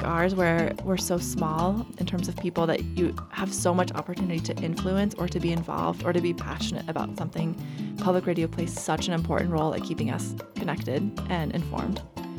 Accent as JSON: {"language": "English", "town": "Sheridan", "region": "Wyoming", "country": "United States", "said": "I'm from Sheridan, and I've lived in Wyoming most of my life."}